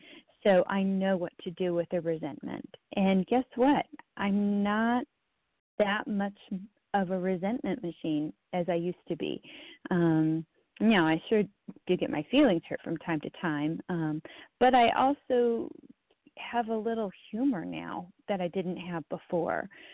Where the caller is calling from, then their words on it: North Carolina, United States; I'm calling from North Carolina, and I love this paragraph.